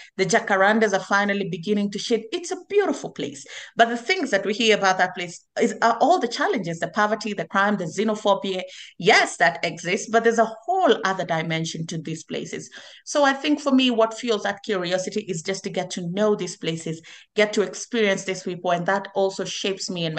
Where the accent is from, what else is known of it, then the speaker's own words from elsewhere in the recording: Kenya; I grew up in Kenya, Africa, but a country called Kenya.